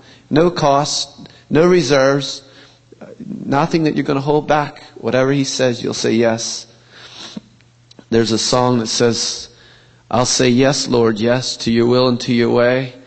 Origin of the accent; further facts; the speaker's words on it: Ephrata, Pennsylvania, United States; It's a privilege to have people right from my hometown of Ephrata, Pennsylvania, to be with me.